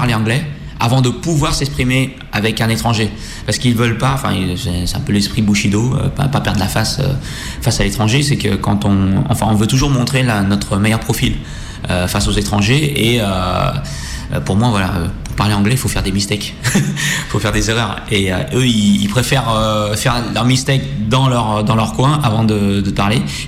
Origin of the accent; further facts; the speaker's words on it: Saint-Étienne, Auvergne-Rhône-Alpes, France; moved away as an adult; now in Paris, France; Je suis né à Saint-Étienne, donc c'est pour ça que voilà, j'ai vécu à Saint-Étienne jusqu'à mes 18 ans.